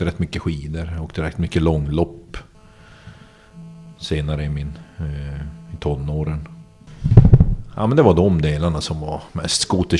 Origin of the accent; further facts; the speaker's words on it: Övertorneå, Norrbotten County, Sweden; also born or lived in Kiruna; Övertorneå då. Så att när jag började spela där.